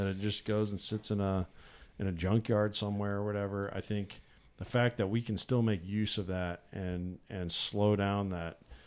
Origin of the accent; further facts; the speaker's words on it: Midwest, United States; growing up in the Midwest, you're used to eating hot dogs, you're used to eating the occasional TV dinner, pizza rolls, right?